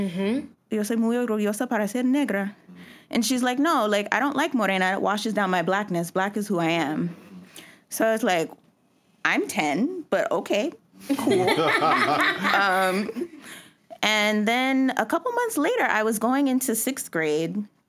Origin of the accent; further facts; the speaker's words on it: St. Louis, Missouri, United States; You know, I grew up in St. Louis and I always talked about passing for African-American